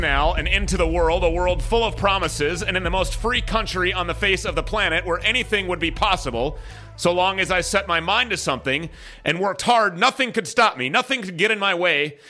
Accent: Minnesota, United States; I would eventually move back here to my home state of the People's Republic in Minnesota

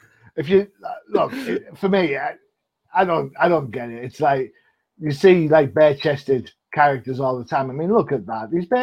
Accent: England, United Kingdom; accent: English; It's either something in the... in the alphabet or something in my English accent, but whatever happens, it's just

